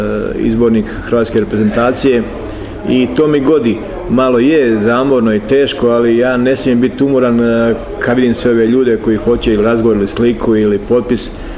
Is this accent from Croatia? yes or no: no; Livno, Federation of Bosnia and Herzegovina, Bosnia & Herzegovina; Za mene je Livno posebno, jer ovo je moj grad, moj rodni grad, mjesto gdje sam ja počeo.